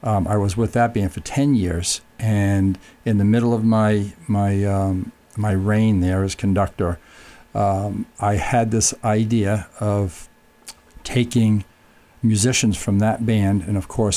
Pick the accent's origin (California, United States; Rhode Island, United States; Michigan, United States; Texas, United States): Rhode Island, United States; born and raised in Rhode Island, playing in the Rhode Island Philharmonic Youth Orchestra, attending URI and New England Conservatory of Music